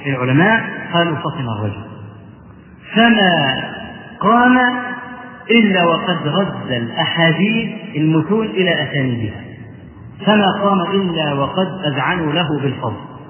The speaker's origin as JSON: {"language": "Arabic", "country": "Egypt", "said": "عندنا في مصر"}